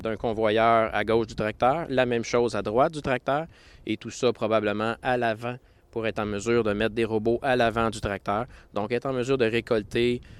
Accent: Quebec, Canada; Je suis natif de Lanaudière, okay.

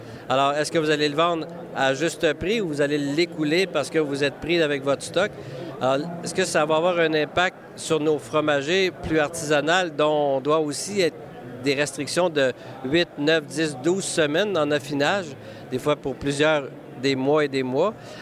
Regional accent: Quebec, Canada; hey, nous, on est du Québec. On est de chez nous.

